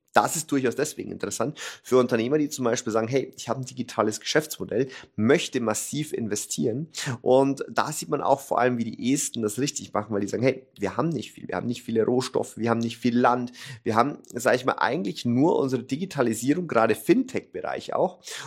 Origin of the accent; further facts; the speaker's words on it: Germany; wo wir uns als Deutsche wirklich was abschauen könnten